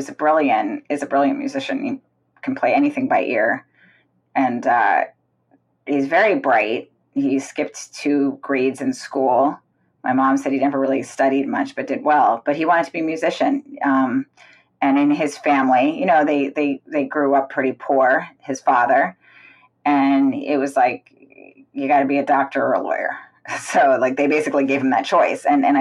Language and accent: English; Washington, District of Columbia, United States; born there; I was born in Washington, D.C., and my dad was a federal prosecutor for the Civil Rights Division in the Justice Department.